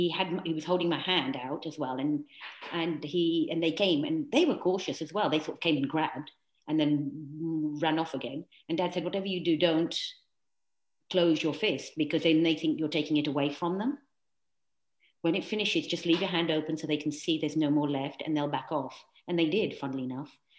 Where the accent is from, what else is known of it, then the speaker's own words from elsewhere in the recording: Jinja, Eastern Region, Uganda; now in Cardiff, United Kingdom; my recollection of growing up in Jinja is still very, very young.